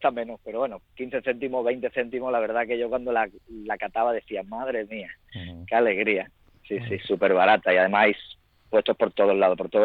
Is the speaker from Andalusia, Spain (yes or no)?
yes; Málaga, Andalusia, Spain; Y mira que yo aguanto el calor, que soy de Málaga.